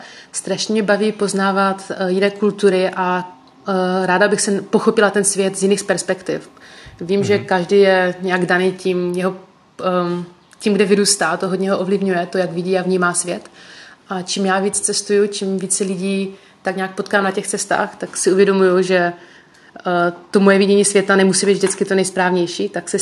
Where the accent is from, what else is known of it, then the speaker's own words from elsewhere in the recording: Vyšní Lhoty, Moravian-Silesian Region, Czechia; jsem z Beskyd, z malé vesničky, tam Vyšní Lhoty se to jmenuje, má to asi nějakých 400 obyvatel